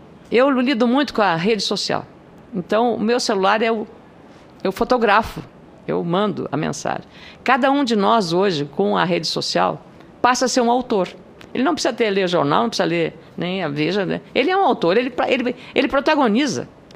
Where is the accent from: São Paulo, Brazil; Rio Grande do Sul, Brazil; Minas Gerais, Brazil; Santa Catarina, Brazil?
Rio Grande do Sul, Brazil; e eu sou gaúcha